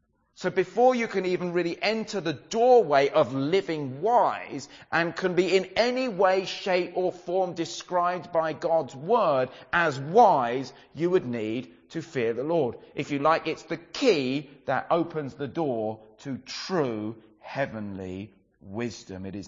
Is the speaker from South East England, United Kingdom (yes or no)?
yes; Brighton, South East England, United Kingdom; I grew up in Brighton in a very informal kind of a setting and everything.